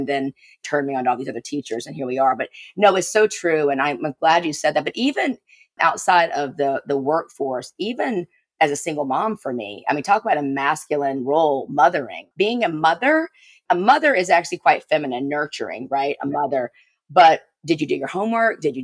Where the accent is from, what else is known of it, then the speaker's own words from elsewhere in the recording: South Carolina, United States; it changed my way of thinking growing up in South Carolina, the Bible Belt, all of that.